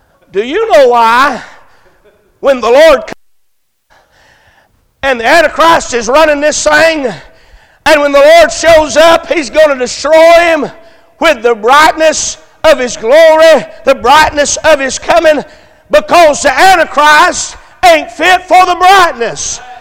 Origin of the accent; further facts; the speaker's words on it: Dalton, Georgia, United States; Because I'm from Dalton, Georgia. And Dalton, Georgia is the what? Carpet capital of the world.